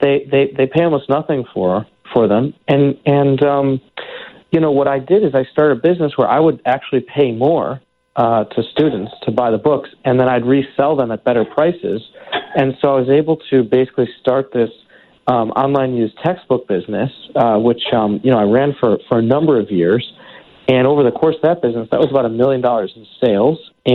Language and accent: English; Chicago, Illinois, United States; 40 under 40 is a huge honor, especially in my hometown in Chicago.